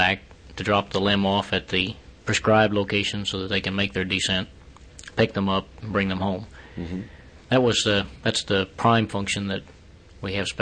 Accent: Miami, Florida, United States; Well, I call home Miami, Florida.

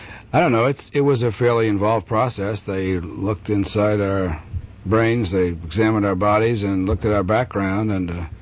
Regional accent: New Hampshire, United States; Well, I come from New England, state of New Hampshire, actually. I was born there, went through high school in New Hampshire

